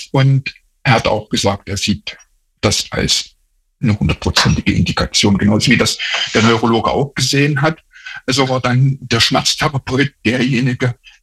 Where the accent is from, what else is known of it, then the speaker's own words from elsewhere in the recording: Erfurt, Thuringia, Germany; also ich komme aus Erfurt, ne?